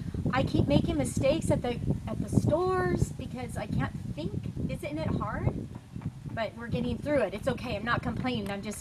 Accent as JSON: {"language": "English", "town": "Santa Ana", "region": "California", "country": "United States", "tie": "born or raised there", "said": "Okay, so I was born and raised in Santa Ana, and both my parents were too. So a lot of history, both grandparents. My grandma went to Santa Ana High School, you know, St. Joseph's in the neighborhood. Yeah, so a lot of roots in Orange County."}